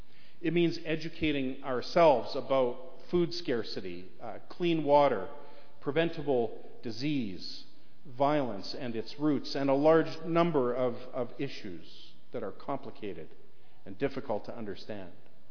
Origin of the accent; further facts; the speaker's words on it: Canada; But as a Canadian Christian, Remembrance Day inspires an additional response, a response of hope, hope that our world can actually be at peace.